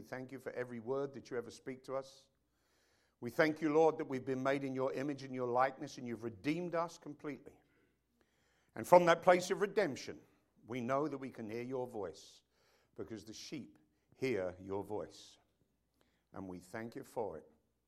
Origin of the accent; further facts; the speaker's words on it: London, United Kingdom; born there; I was born in London on July the 14th, 1949.